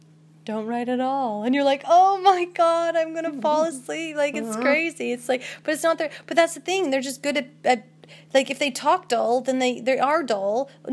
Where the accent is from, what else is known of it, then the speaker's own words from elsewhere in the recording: Canada; What country are you from? I'm from Canada.